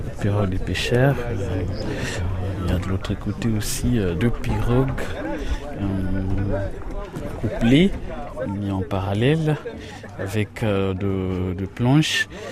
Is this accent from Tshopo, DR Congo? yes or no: yes; Kisangani, Tshopo, DR Congo; Bien sûr, je suis des Kisangani et tout